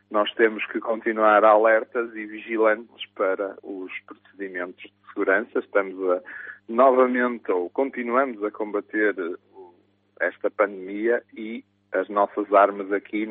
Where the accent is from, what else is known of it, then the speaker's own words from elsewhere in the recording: Braga, Norte, Portugal; now in Aveiro, Portugal; eu sou originário de Braga, estudei também no Porto e trabalho e vivo aqui em Aveiro